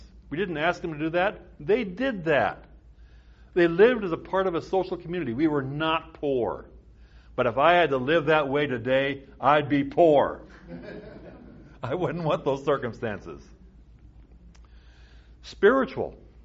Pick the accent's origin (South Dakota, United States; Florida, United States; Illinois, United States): South Dakota, United States; I grew up in the Midwest on a farm. We had no running water, no electricity. South Dakota, the winters were very comfortable with an outhouse.